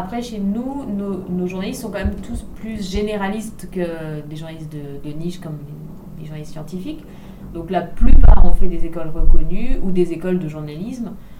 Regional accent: Bourgogne-Franche-Comté, France; moved away as an adult; j'ai été correspondante de presse dans ma région d'origine, la Saône-et-Loire, puis après quand je suis venue à Tours faire mes études

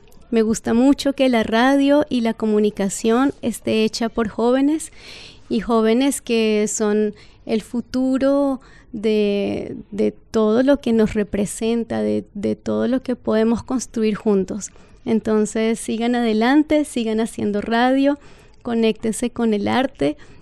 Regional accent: Venezuela; French is a second language; also born or lived in Bogota, Colombia; Et je suis née à la Colombie. Je suis née à Bogota. Et après que j'étais très petite, et j'ai voyagé beaucoup au Venezuela où mon famille, ils avaient des business dans une île. Donc après, je suis déménagée au Venezuela.

